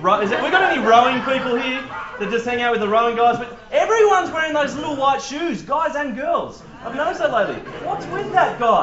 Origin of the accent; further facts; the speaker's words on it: New South Wales, Australia; I come from the Central Coast, so lots of people are part of the subculture of surfing.